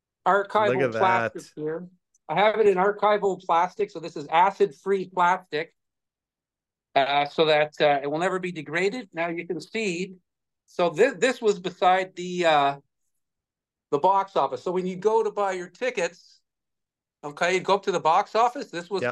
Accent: Canada; So I'm from Canada

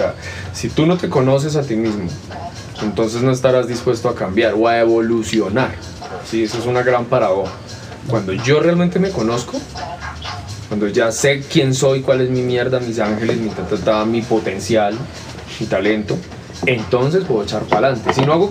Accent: Bogotá, Colombia; Pero yo soy latino, soy como caribeño, dicen por ahí que parezco caleño, pero no, insisto, los bogotanos también, hay muchos tipos de bogotanos y existimos unos que somos muy, muy salseros, muy rumberos, muy bailadores

